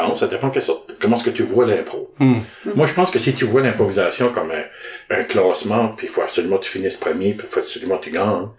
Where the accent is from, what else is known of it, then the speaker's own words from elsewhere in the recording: New Brunswick, Canada; accent: Acadian Peninsula; Ah ben là j'ai mon accent péninsule acadienne